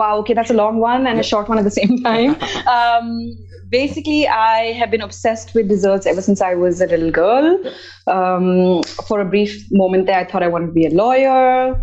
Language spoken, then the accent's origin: English; Mumbai, Maharashtra, India; now in France; growing up in Mumbai